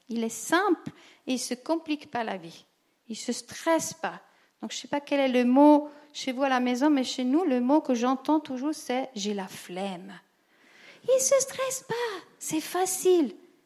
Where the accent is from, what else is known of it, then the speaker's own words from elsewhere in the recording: Ticino, Switzerland; on m'a obligée d'aller à la religion protestante. On était deux, donc je viens du Tessin, ils sont tous catholiques.